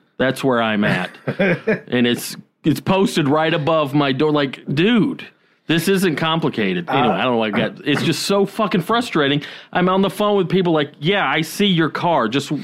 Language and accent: English; Georgia, United States; 5:30 was the earliest it ever got dark in Georgia in the winter, and now here, like you said, like 4:45, it's pitch bla